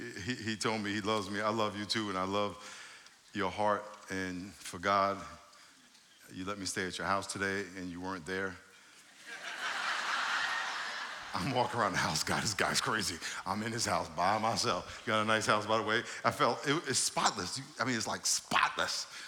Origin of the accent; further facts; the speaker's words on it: New York, United States; So I grew up in New York. I had a dream of playing in the NFL.